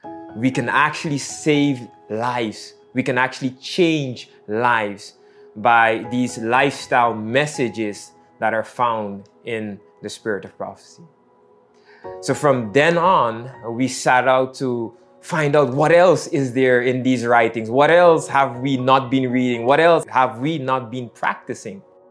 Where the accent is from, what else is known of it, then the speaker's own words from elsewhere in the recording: Netherlands; also born or lived in Guyana; And we were living in the Netherlands. That's where I grew up. I was born in Guyana, but grew up in the Netherlands.